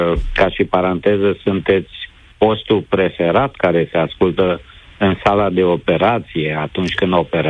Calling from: Timișoara, Timiș County, Romania; sunt din Timișoara, sunt medic

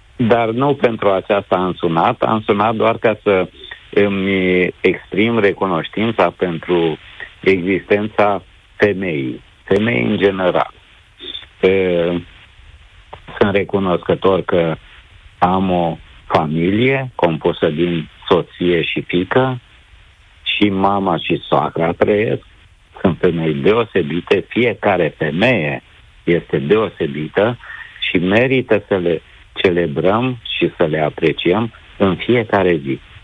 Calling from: Timișoara, Timiș County, Romania; sunt din Timișoara, sunt medic

